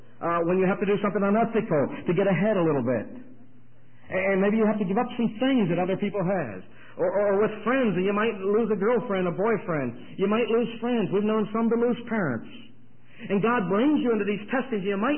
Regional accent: Rochester, New York, United States

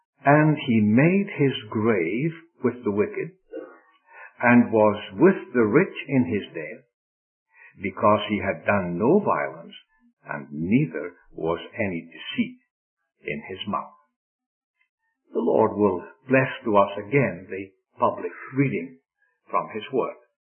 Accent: Scotland, United Kingdom; So, being a Scotsman, you know the way I would go

